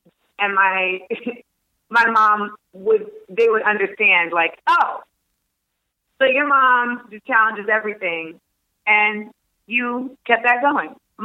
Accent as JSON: {"language": "English", "country": "Grenada", "said": "I'm from Grenada. We in general, and like in the Caribbean, like we just fight things."}